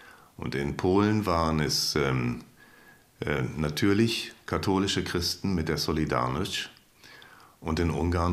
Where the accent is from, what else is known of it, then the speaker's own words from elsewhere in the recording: Berlin, Germany; Ich bin in Berlin an der Grenze aufgewachsen, habe den Mauerbau erlebt.